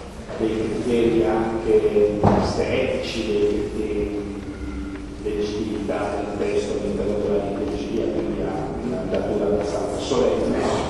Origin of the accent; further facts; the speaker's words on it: Milan, Lombardy, Italy; Io sono milanese, non so di riccione, lo tendo a sottolineare